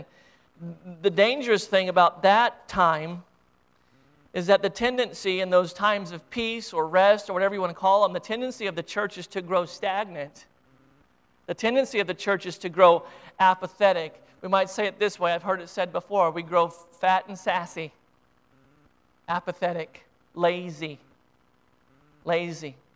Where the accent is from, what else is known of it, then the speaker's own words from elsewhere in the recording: United States; Being an American and a Christian in America, we have blessings upon blessings every single day just by being an American and being a Christian.